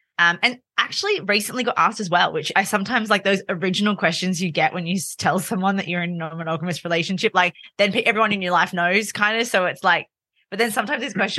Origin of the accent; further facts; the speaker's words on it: Sydney, New South Wales, Australia; I'm from Sydney, so I don't have family here.